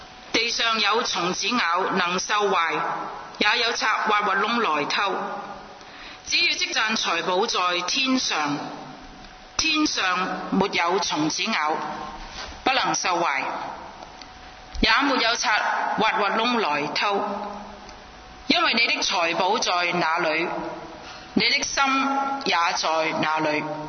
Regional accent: Hong Kong; 我们香港人成日都有一句的说话

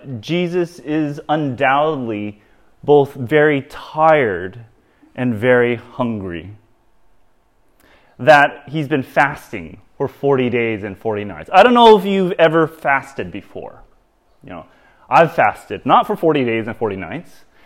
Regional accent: California, United States; As a Californian coming to this land, I'm always struck by how often people ask about the weather

